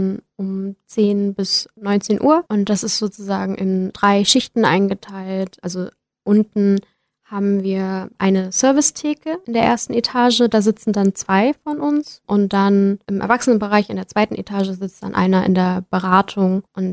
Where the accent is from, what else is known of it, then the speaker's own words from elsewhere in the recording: Leipzig, Saxony, Germany; Also ich komme ursprünglich aus Leipzig.